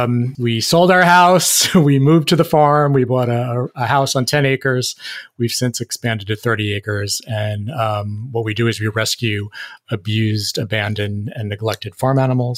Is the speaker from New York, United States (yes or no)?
yes; New York City, New York, United States; We were living in the city of Fort Myers. I'm actually from New York City, so talk about a big switch.